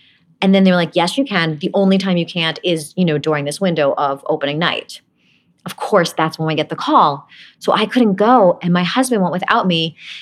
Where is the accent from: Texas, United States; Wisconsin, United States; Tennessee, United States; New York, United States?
New York, United States; Brooklyn; also was I didn't really fit in Brooklyn. I always felt I didn't belong there. So I kind of made up my own accent by watching Beverly Hills 90210 probably.